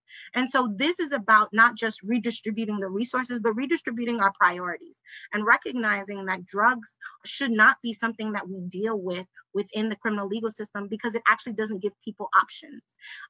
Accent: New York, United States; I'm from New York and Jason's from New York

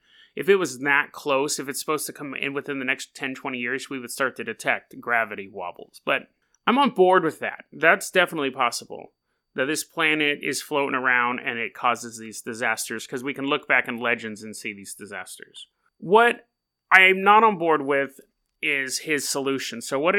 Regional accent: California, United States; now in Hood River, United States; And, you know, I come from California. Everything was earthquake-proof.

